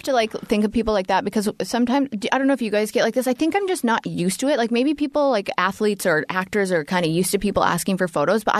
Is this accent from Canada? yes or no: yes; Canada; I'm so Canadian.